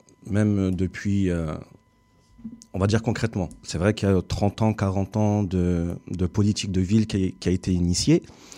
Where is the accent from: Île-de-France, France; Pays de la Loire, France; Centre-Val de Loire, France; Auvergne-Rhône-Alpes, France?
Centre-Val de Loire, France; Orléans; 37 ans, orléanais, natif d'Orléans, La Source. J'ai grandi à La Source.